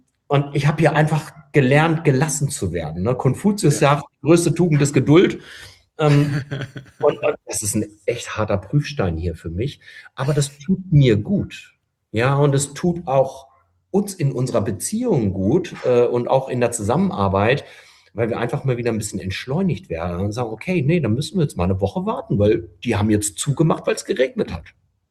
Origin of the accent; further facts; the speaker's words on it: Germany; Also, und da gilt es vielleicht so ein Stück weit wieder zurückzufinden, wir als Deutsche.